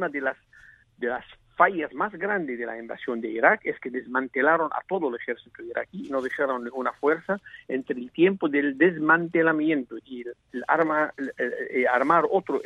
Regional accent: United States; Lo que cambió es cómo interpreta la prensa nuestras acciones como americanos.

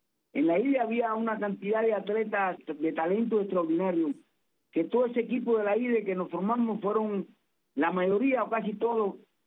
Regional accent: Bahía Honda, Artemisa, Cuba; also born or lived in Guanajay; yo nací en Guanajay, provincia de La Habana, pero siempre me crié en Bahía Honda, en el central pueblo Torrente Bravo, la tierra de Afonso Quiola, de Gerardo Casanova.

